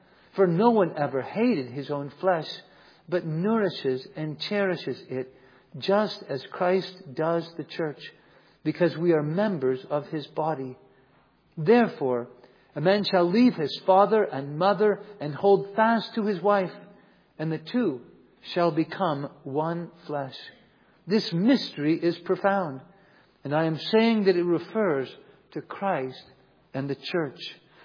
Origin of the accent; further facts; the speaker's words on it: Virginia, United States; Now, I grew up in Northern Virginia, so I know the Washington monuments.